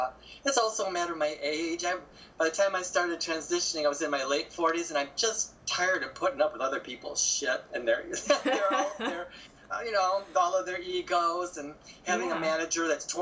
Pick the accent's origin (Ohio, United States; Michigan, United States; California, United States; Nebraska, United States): Michigan, United States; There's just a myth that Chicago has got these terrible winters, but I'm from Michigan as well